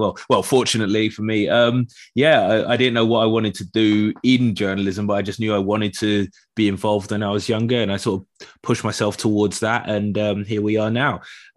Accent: London, United Kingdom; Growing up in London

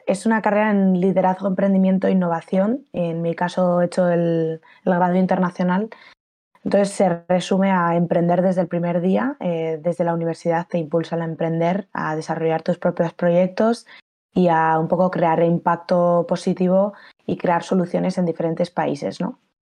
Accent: Pamplona, Navarre, Spain; now in Madrid, Spain; soy de Pamplona, aunque ahora mismo estoy basada en Madrid, en la CAPI.

